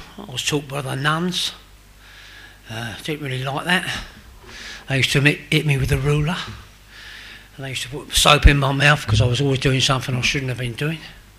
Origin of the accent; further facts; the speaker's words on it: London, United Kingdom; born there; I was born in West London, you know, my parents were Irish. They came over here after the war, they both lost brothers in the war, and I was born in London in 1952, the 4th of April 1952.